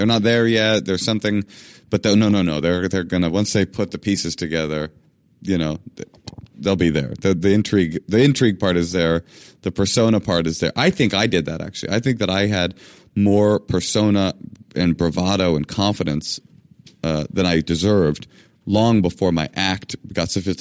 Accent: Oakland, California, United States; In the beginning, I grew up in Oakland in black public schools, and I was like a wannabe kid

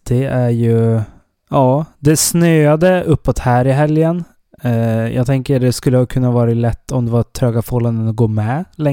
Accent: Evertsberg, Dalarna County, Sweden; Evertsbergsrännet hemma min hemby Evertsberg, halvvägs på Vasan, körde sig helgen

